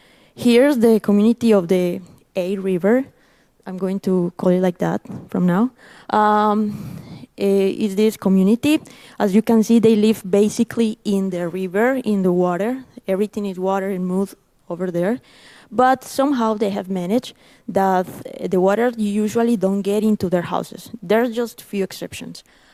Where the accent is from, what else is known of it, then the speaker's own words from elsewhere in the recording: Medellín, Antioquia, Colombia; English is a second language; I am a biologist from Medellin, Colombia.